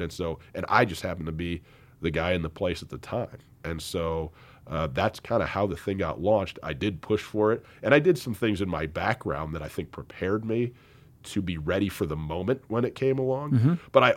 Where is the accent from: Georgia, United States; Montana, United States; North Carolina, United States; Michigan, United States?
Montana, United States; Missoula; I mean, to do this work in my hometown and really with culture to break ground. I mean, there's never been a local sports talk radio show as such in Missoula or anywhere in Montana.